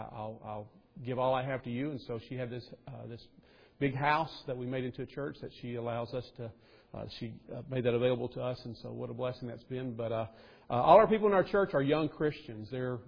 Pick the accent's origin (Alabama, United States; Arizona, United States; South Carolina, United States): Alabama, United States; when I grew up in Alabama on the Tennessee River. And as a young boy, there's one thing I loved to do back then, and that was go fishing.